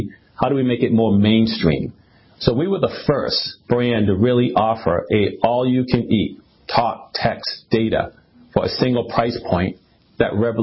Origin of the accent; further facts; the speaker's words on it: Boston, Massachusetts, United States; I used to, you know, back in the day, I grew up in Boston.